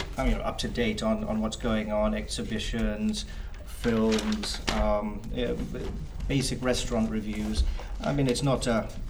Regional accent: England, United Kingdom; growing up in England

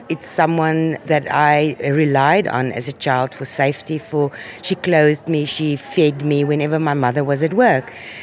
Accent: South Africa; So growing up in South Africa, I became part of the system.

